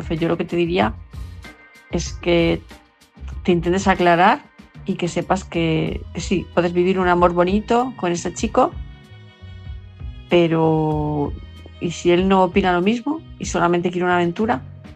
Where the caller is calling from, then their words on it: Palma de Mallorca, Balearic Islands, Spain; de Palma de Mallorca